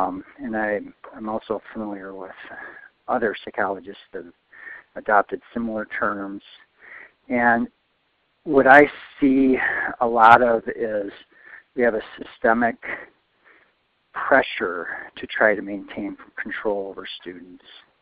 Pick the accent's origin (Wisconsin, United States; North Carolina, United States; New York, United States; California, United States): Wisconsin, United States; from Wisconsin.